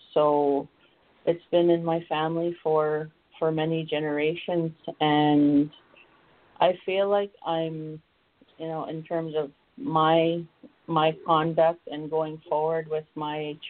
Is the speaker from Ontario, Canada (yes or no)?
no; Manitoba, Canada; I'm from the Manitoba area. I'm indigenous to Manitoba on both sides of my family, on my dad's side and my mother's side.